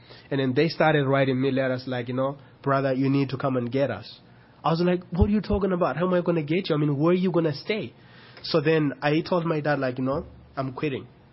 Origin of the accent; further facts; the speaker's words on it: Nampula, Mozambique; So then when I went back to Mozambique, I was leading a team into Malawi. Before I got to my hometown, Nampula, I met my sister who lives in the border of Malawi